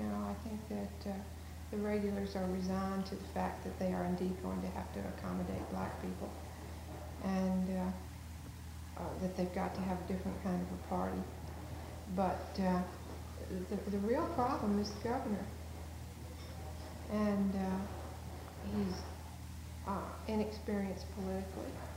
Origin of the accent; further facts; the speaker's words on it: Danville, Virginia, United States; also born or lived in Ohio; But I'm really from Virginia, from Danville.